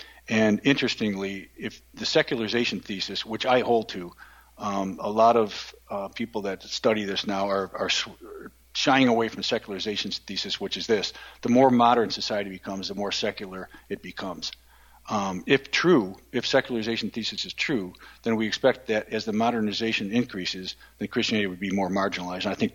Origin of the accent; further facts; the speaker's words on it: Buffalo, New York, United States; So Paul Kurtz, who by the way is in my hometown of Buffalo, he died a few years back.